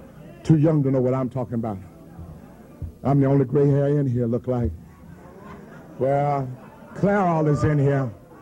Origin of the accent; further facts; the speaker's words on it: Louisiana, United States; born there; Now, I was born in Louisiana. And a lot of Louisiana still left in me.